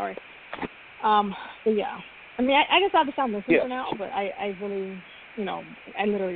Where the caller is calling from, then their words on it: Atlanta, Georgia, United States; I'm calling from Atlanta, Georgia.